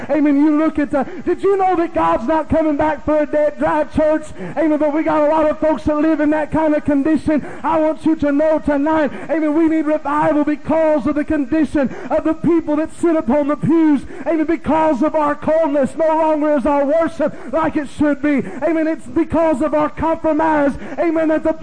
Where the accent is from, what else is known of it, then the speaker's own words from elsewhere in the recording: Illinois, United States; Growing up in Illinois, I know a lot of the folks there.